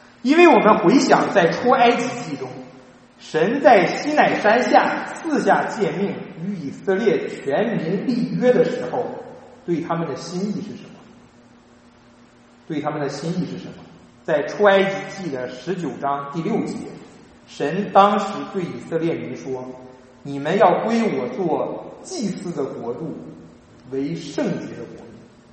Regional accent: China; 这个其实跟我们中国人的伦理和传统文化有相似之处。

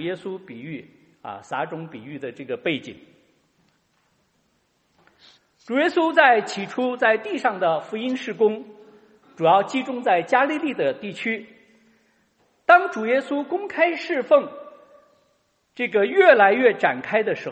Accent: Henan, China; 我小的时候生活在河南的农村

